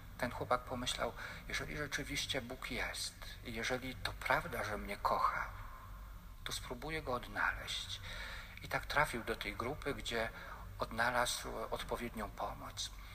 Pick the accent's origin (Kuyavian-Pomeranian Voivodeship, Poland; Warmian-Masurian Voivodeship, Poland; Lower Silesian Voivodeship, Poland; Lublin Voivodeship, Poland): Lower Silesian Voivodeship, Poland; Wrocław; Otóż ja jestem z Wrocławia.